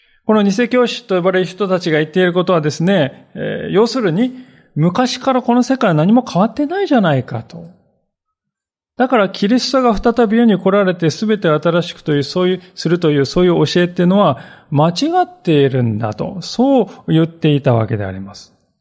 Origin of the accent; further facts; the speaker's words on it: Miyagi, Japan; 私たち宮城県人にとって決して一生忘れないであろう、忘れられないであろう、あの東日本大震災。